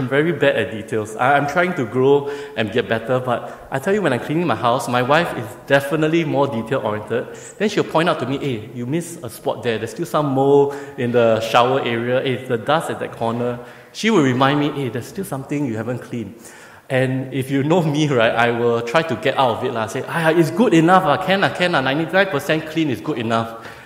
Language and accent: English; Singapore; Because my pre-understanding as a Singaporean, right?